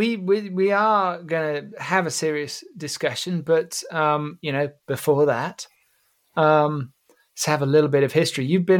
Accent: Ireland; But I'm Irish.

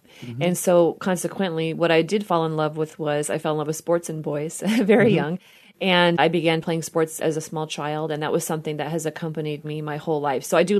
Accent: Washington, United States; I grew up in Washington State, the rainy Pacific Northwest, and so that's why I love coffee. And my parents are from South Texas and very faithful Catholics.

